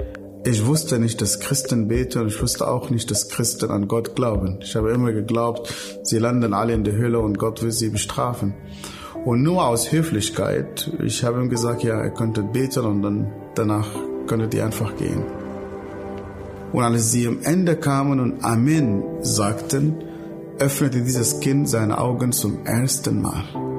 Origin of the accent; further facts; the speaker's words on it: Northern, Sudan; Ich komme ursprünglich aus dem Nordsudan, aufgewachsen in einer Wüstenmetropole, in einer sehr, sehr großen Familie.